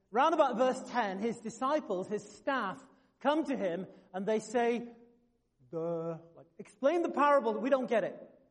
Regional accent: England, United Kingdom; I grew up in England where they drive on the right side of the road.

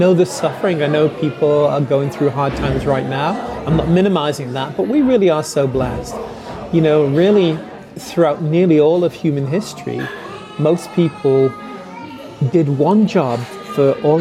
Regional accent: United States; having an Americano, because I am an American.

